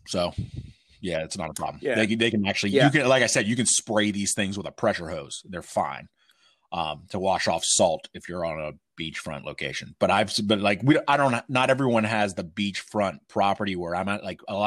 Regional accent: Pennsylvania, United States; Yeah, dude, that's where we're from. We're both from Pennsylvania.

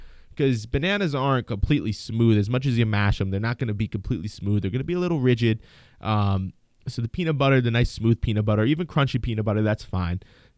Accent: New Jersey, United States; I'm from New Jersey. There is a place called Houlihan's by my house.

